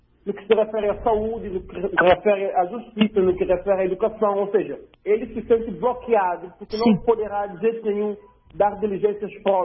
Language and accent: Portuguese; São Tomé & Príncipe; mensagem é diretamente aos nossos governantes em São Tomé e Príncipe, dizer para eles o seguinte, que nós somos santomenses